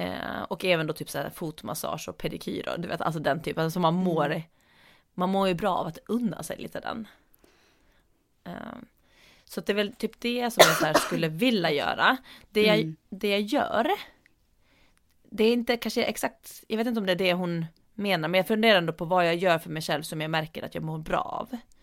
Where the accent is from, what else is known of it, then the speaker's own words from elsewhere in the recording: Åland, Finland; nu som när jag var hemma på Åland också, där har vi bastu. Hemma, alltså i Finland så har alltså nästan alla, skulle jag säga, har en bastu.